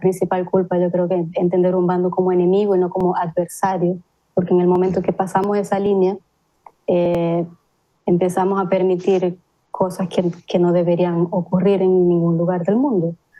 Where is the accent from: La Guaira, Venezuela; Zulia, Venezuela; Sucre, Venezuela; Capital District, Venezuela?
Zulia, Venezuela; Maracaibo; accent: Maracucho; yo soy de Maracaibo.